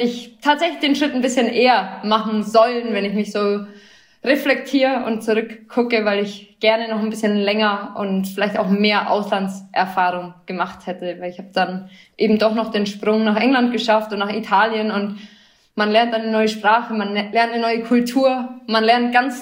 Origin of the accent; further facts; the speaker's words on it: Nuremberg, Bavaria, Germany; also born or lived in Fürth; Ich bin tatsächlich in Nürnberg geboren